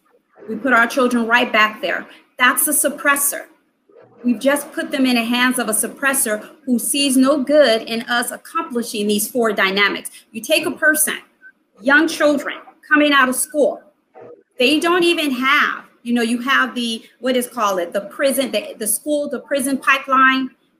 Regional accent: United States; born there; I'm an American. Mm-hmm. I'm Black. I'm African American. I'm whatever I'm going to be calling myself. I deserve to get a job. I went to school here. I was born in America.

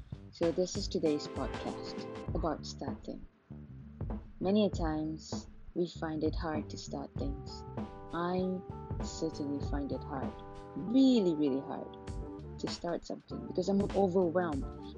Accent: Penang, Malaysia; now in Kuala Lumpur, Malaysia; I'm from Malaysia, originally from Penang is an island in Malaysia. I'm currently working in Kuala Lumpur.

